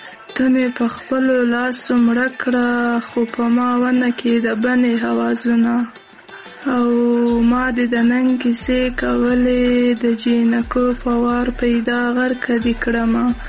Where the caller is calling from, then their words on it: Kandahar, Afghanistan; له کندهار